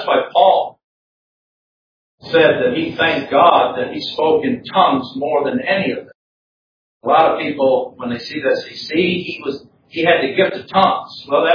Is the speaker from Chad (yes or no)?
yes; Chad; English is a second language; in some other countries, the one I grew up in Chad, that has over 250 different.